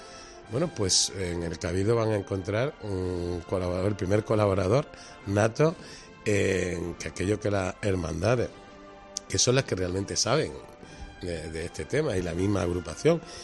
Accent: Cabra, Andalusia, Spain; now in Córdoba, Spain; un lugar de encuentro para toda la gente que somos de Cabra y que habitualmente vivimos en Córdoba

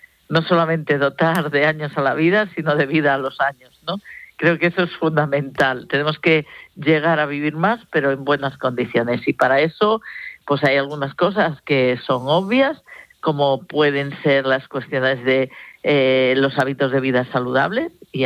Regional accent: Barcelona, Catalonia, Spain; born there; now in Galicia, Spain; Yo nací en Barcelona también, aunque estoy en Galicia

